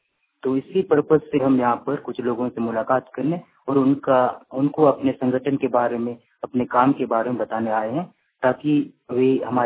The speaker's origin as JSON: {"language": "Hindi", "town": "Ranchi", "region": "Jharkhand", "country": "India", "said": "और मैं रांची से हूँ"}